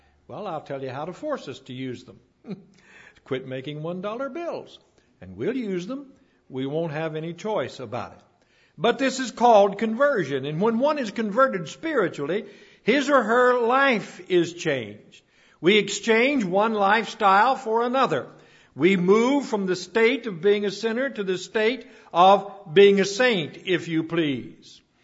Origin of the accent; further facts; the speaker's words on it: West Virginia, United States; Because most of the time in the U.S., when we say I'm from West Virginia, they'll say, is that near Richmond?